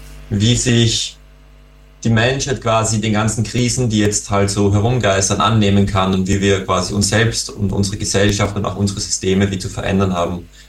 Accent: Vienna, Austria; now in Graz, Austria; Im Moment bin ich in Wien und ich bin auch aus Wien. Leben und wohnen tue ich zurzeit in Graz, dort studiere ich.

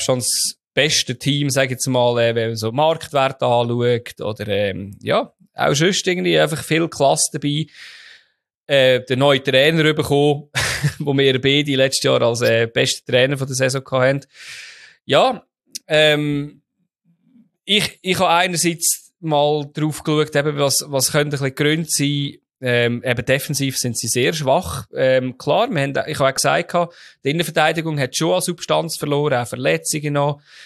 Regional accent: Switzerland; Das ist halt sehr ähnlich wie auch, Servet bei uns in der Schweiz, oder?

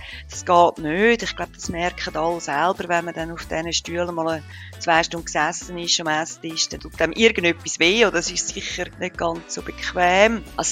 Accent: Switzerland; wir als Schweizer können nicht einfach in Bali am Strand arbeiten.

